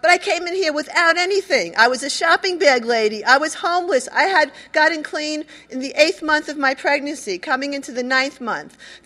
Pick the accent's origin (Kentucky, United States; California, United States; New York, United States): New York, United States; The Bronx; I'm an addict from the Bronx.